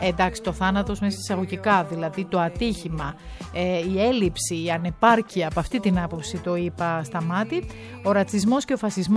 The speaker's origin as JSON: {"language": "Greek", "region": "Peloponnese", "country": "Greece", "said": "Να σου πω ότι και στα δικά μας τα χωριά, εκεί τα Αρκαδικά, κάνουν γιορτή του Κάστανου."}